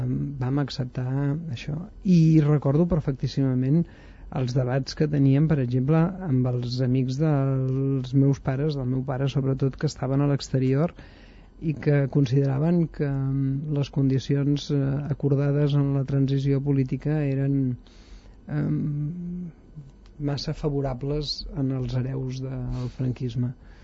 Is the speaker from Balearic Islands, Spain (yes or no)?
no; Mollet del Vallès, Catalonia, Spain; Cada vegada que passava alguna cosa en el meu poble, a més, s'assenyalava ràpidament cap a … que a Mollet, per cert, ens diuen